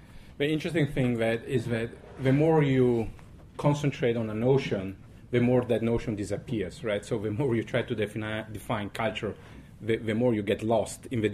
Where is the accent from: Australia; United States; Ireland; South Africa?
Ireland; accent: Irish; not so much to understand if someone is Italian, Muslim, Colombian, or Irish, like in my case with my accent